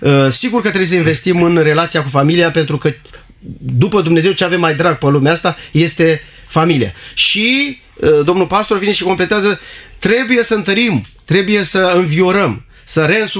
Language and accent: Romanian; Romania; born there; ne-am născut în România și chiar dacă trăim departe